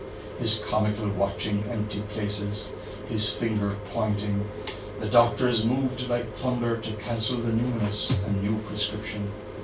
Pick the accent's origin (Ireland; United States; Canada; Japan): Ireland; Whitegate, Munster; also born or lived in Cork; I was born, or at least I was born in Cork, actually, but I grew up in the village of Whitegate, just down the harbour.